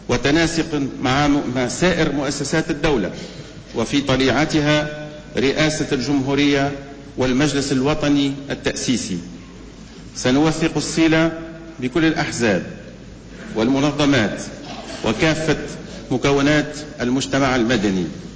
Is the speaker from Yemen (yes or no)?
no; Tunisia; والتي صنعت دوما التحولات الكبرى في بلادنا تونس